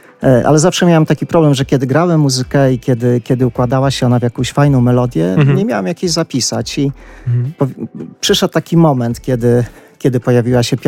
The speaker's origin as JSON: {"language": "Polish", "town": "Hrubieszów", "region": "Lublin Voivodeship", "country": "Poland", "said": "w naszym regionie lubelskim, tak, chrubieszowskim, bo ja pochodzę z Chrubieszowa."}